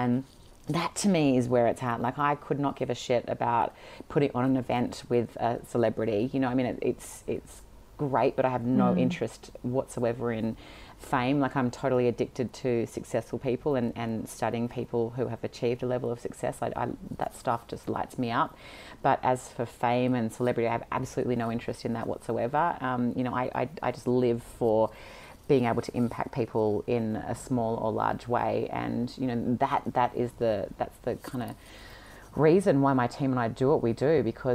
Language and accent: English; Sydney, New South Wales, Australia; I come from a very, very, very academic family. And, you know, I was born and raised in Sydney